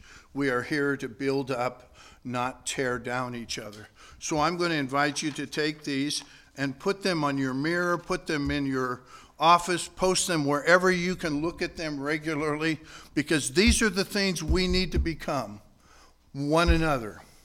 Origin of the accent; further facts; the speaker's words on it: Gainesville, Florida, United States; moved away as an adult; now in Garden City, United States; We came from Gainesville, Florida to Garden City 13 years ago